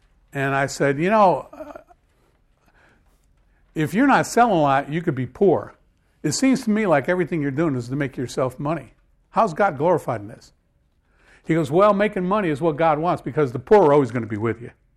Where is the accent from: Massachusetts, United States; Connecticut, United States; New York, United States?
Connecticut, United States; Once I was in Connecticut and was seeing everything, my hometown has gone down the tubes.